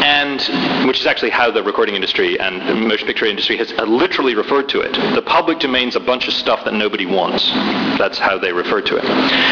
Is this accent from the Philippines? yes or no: no; United Kingdom; I mean, I come from Britain